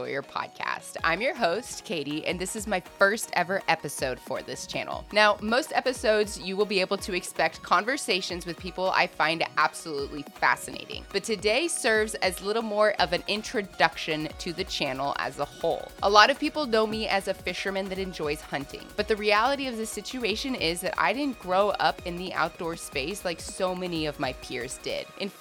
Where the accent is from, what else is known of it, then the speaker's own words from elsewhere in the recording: France; now in United States; I did grow up in an international family and was exposed to a lot of different things. I was born in France. My brothers and I were all born and raised there, at least until the 90s when we moved to South Texas and now call that home. I am Belgian American.